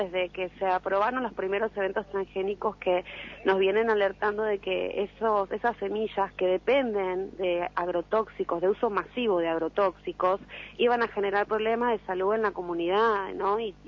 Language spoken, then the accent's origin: Spanish; Quilmes, Buenos Aires Province, Argentina; Yo soy de la localidad de Quilmes.